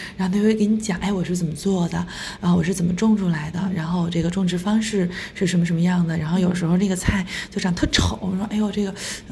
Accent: Weihai, Shandong, China; 我的家乡在我印象里面就是我小时候生活的那个特别干净，可以和小伙伴们一起在海边去拾

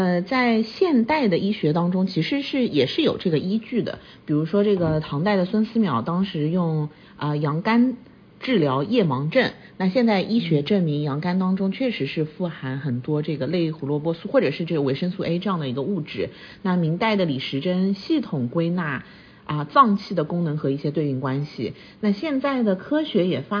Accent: Shanghai, China; 合欢树好像南方有，我是上海的，然后我们会有合欢树

